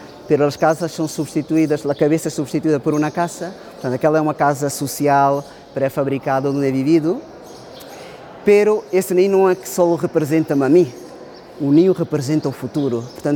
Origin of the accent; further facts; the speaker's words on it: Portugal; Eu sou português, na verdade minha madre era vinda de Angola